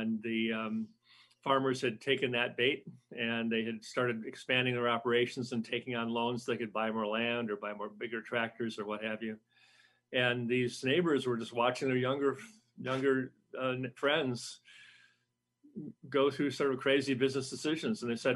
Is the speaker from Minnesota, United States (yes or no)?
yes; Minnesota, United States; Well, it's in the house I'm in right now. It's in a suburb of Minneapolis, Minnesota.